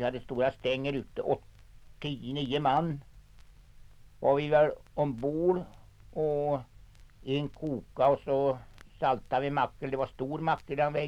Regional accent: Dragsmark, Västra Götaland County, Sweden; born there; Jag är född i Dragsmark.

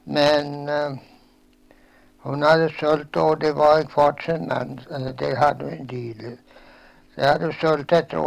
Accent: Tegneby, Västra Götaland County, Sweden; Ja, jag är född i Tegnebysocken.

